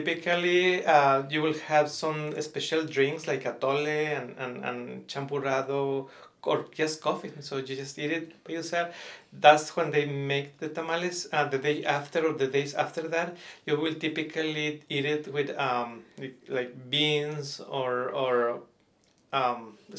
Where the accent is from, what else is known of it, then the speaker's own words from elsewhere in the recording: Aguascalientes, Mexico; now in Kingsville, United States; I am from Aguascalientes, Mexico, but I have been living here in Kingsville for almost 18 years.